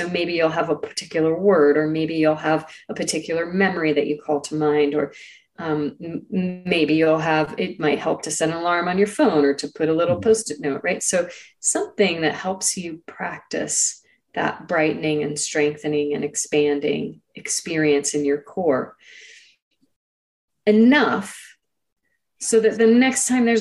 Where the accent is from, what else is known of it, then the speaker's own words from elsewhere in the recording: California, United States; I grew up in Silicon Valley, like I know that world really well.